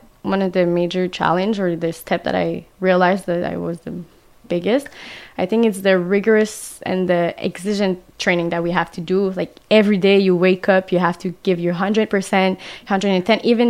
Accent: Aylmer, Quebec, Canada; I grew up in a town. It's called Elmer. It's near Ottawa.

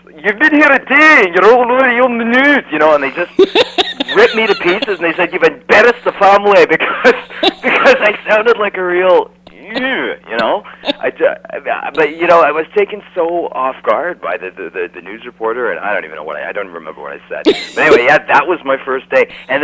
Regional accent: Canada; well, first of all, I'm Canadian. Let's get that straight. You know, first off the bat, I'm not an American.

